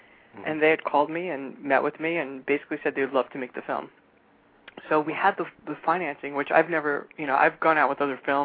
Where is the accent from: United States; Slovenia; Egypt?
United States; Brooklyn, New York; You know, I'm from Brooklyn and grew up in New York all my life.